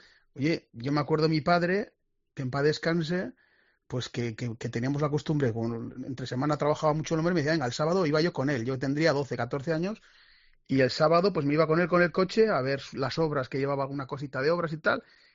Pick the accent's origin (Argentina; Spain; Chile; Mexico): Spain; Azagra, Navarre; yo soy de pueblo. …, que soy de Azagra.